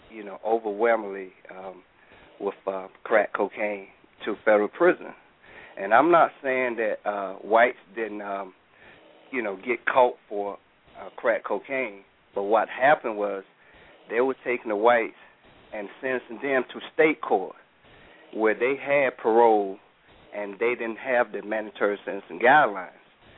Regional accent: North Carolina, United States; I was growing up in North Carolina. I had friends that got in trouble.

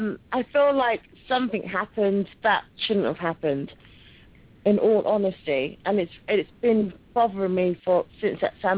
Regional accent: England, United Kingdom; Oh, my gosh, hello. … from England.

